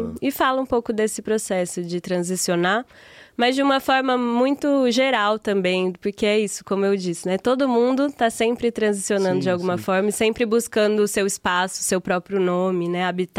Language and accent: Portuguese; Cuiabá, Mato Grosso, Brazil; é um prazer estar aqui em Cuiabá, minha terra, né?